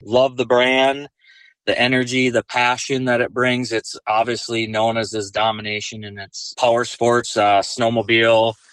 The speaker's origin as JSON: {"language": "English", "town": "Prior Lake", "region": "Minnesota", "country": "United States", "said": "Prior Lake, Minnesota."}